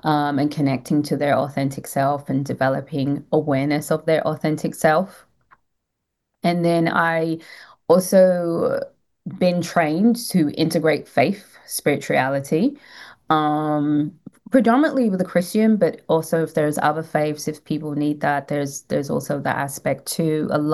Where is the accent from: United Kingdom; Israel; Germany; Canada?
United Kingdom; London; moved away as an adult; now in Atlanta, United States; So I'm from London, born and raised in London. I came to Atlanta as an adult, was only meant to be here for 3 years, and I've been here 19.